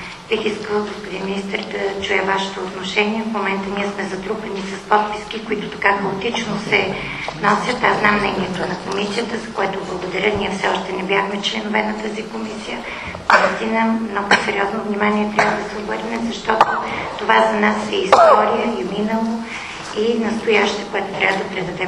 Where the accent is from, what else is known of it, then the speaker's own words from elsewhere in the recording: Samokov, Sofia Province, Bulgaria; От Самоков съм, в нашия град има джамия, в нашия град има синагога, в нашия град има 7 православни храма.